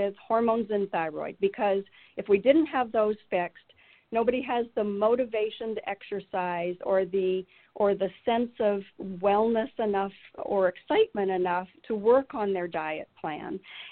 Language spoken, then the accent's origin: English; British Columbia, Canada; also born or lived in New Mexico; now in Arizona, United States; I actually grew up in British Columbia, so I raised my children in the West Coast, Northwest, and came to Arizona in 2010. I was in New Mexico, finished all of my education at the University of New Mexico.